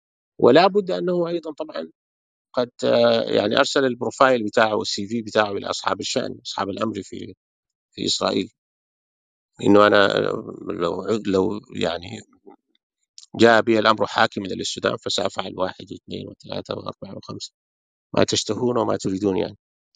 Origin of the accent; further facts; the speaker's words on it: Sudan; مثل ما لدينا نحن كسودانيين كدولة سودانية أهداف مشروعة في مناطق أخرى